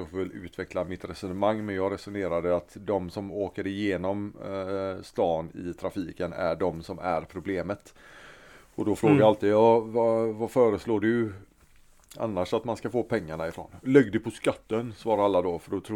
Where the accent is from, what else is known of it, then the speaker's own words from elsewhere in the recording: Gothenburg, Västra Götaland County, Sweden; men vi är ju göteborgare